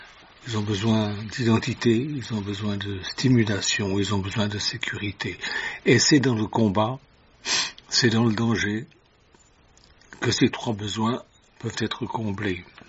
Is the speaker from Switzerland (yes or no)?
yes; Switzerland; Moi je viens de Suisse, et en Suisse on a des montagnes, des collines, et j'ai vu déjà, quand j'étais enfant, j'étais jeune, j'ai vu des bergers seuls